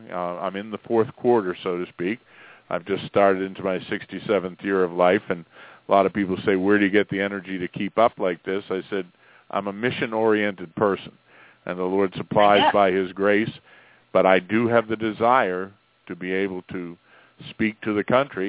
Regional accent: Lexington, Massachusetts, United States; born there; I wasn't born in Texas. I was born in Lexington, Massachusetts.

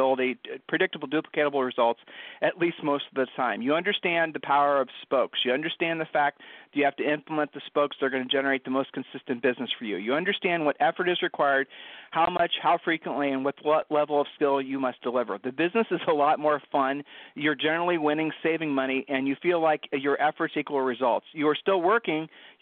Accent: Ohio, United States; I mean, I'm from Ohio. I still get geeked up about that, but he doesn't, you know.

